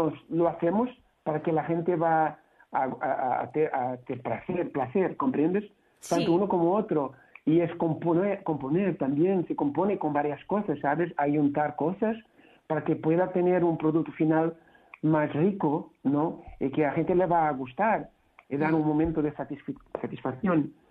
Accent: Lisbon, Portugal; Spanish is a second language; Bueno, yo soy de Portugal, de Lisboa, realmente.

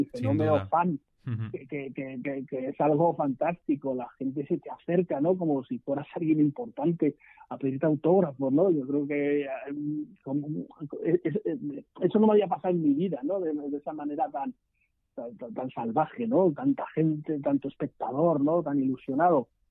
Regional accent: Madrid, Community of Madrid, Spain; Yo que soy de Madrid me lo encuentro a diario.

